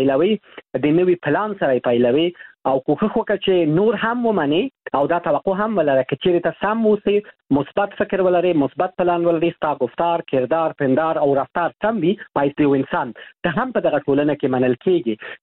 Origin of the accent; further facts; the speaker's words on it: Afghanistan; شرمېږم چې ووایم زه د افغانستان یم